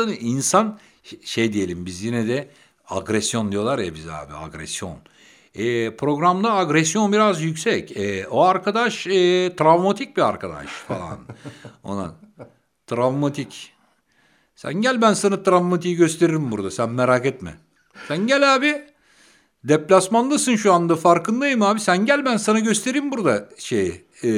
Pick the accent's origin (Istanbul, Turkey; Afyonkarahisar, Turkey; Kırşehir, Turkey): Istanbul, Turkey; Yarım yüzyıldır bu dünyada yaşıyoruz kardeşim. İstanbul çocuğuyuz bile. Doğma büyüme İstanbullu adamız yani.